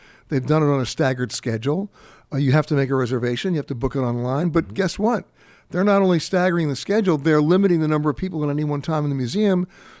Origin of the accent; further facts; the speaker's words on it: New York City, New York, United States; I'm born and bred in New York. I mean, for purposes of full disclosure, I've lived in the same building in Manhattan since I'm 6 months old